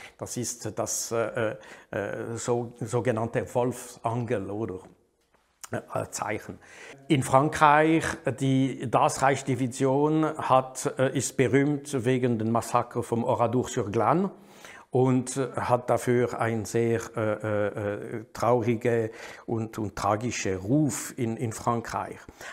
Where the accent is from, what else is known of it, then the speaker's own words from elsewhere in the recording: Switzerland; ich bin Schweizer, aber sehr nah an der französischen Kultur, weil meine Familie ist auch französisch.